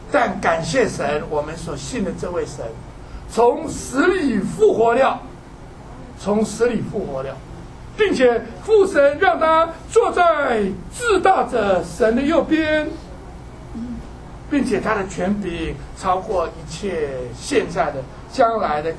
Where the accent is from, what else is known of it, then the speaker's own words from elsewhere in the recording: China; 所以你看我们中国人这个秦始皇第一个帝皇